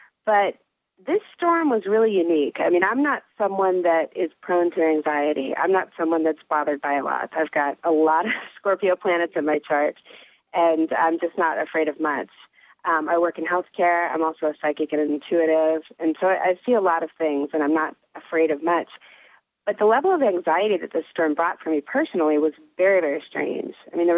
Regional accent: California, United States; Sorry. I grew up in California.

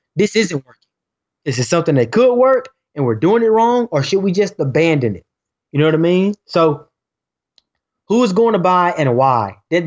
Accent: Texas, United States; I'm from Texas, too, and during the summertime, it gets hot.

